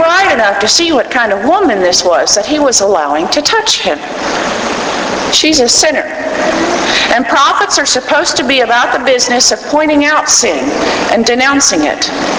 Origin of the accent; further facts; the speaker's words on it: Texas, United States; moved away as an adult; now in Tennessee, United States; When I was preparing to leave my home state of Texas and move to Tennessee several years ago